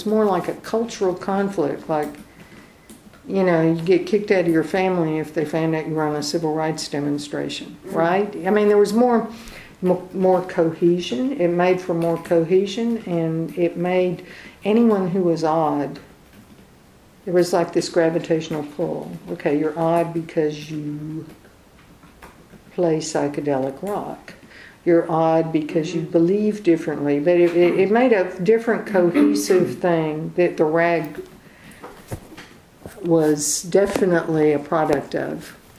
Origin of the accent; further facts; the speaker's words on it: Austin, Texas, United States; also born or lived in New York; I was from Austin, and even when I was in New York, I'd come back here for Christmas and vacations